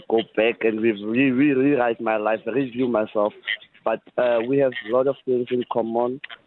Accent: Mamelodi, Gauteng, South Africa; I'm from Mamelodi Naumat. Yes. It's just a big township near Nassau and Soweto, though

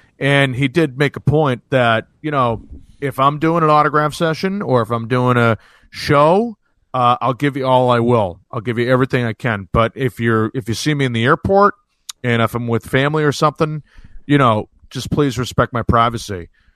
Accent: Boston, Massachusetts, United States; And I told him, I'm from Boston, and you're my favorite of all time

